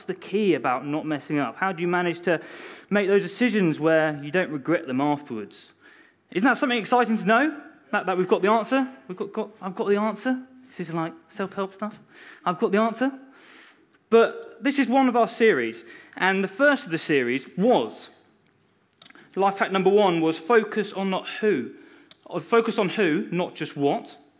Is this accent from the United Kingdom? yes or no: yes; Guildford, South East England, United Kingdom; now in Bristol, United Kingdom; You can tell I don't have a Bristol accent. Originally, I'm from Guildford. I'm from Guildford in Surrey